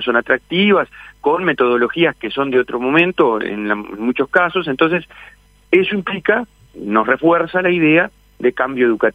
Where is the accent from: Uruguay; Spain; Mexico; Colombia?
Uruguay; Tacuarembó; les voy a decir que yo cuando era chico en Tacuarembó